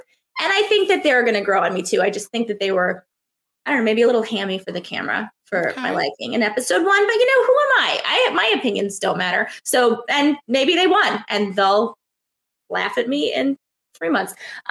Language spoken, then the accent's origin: English; New York, United States; I'm a New Yorker father daughter team.